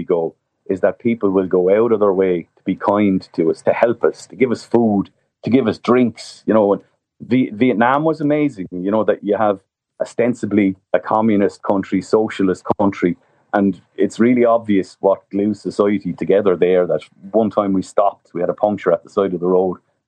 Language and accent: English; Ireland; the name that we get said most to us when we tell people we're from Ireland since we started this is Conor McGregor.